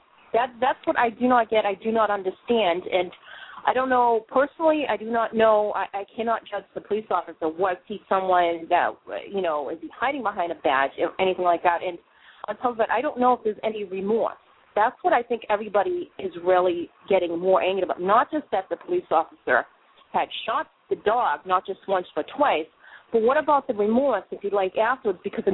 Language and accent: English; Boston, Massachusetts, United States; Well, not for nothing, I come from Boston. I'm not saying I'm all tough and stuff like that. I've come from the inner cities